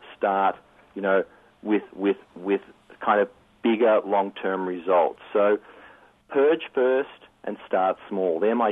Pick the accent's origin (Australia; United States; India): Australia; accent: Australian; moved away; I jokingly say I'm from Alabama with this accent, but you nailed it. It's Australia.